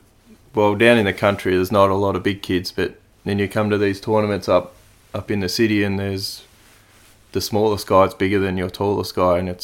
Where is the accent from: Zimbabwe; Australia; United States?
Australia; Loch, Victoria; I went to school in Lock, which is down near Currumburra, Leongatha.